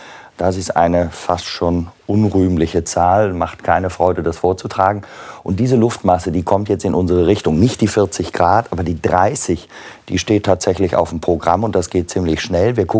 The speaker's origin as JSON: {"language": "German", "town": "Ulm", "region": "Baden-Württemberg", "country": "Germany", "tie": "born or raised there", "said": "dass da Ulm war, meine Heimatstadt."}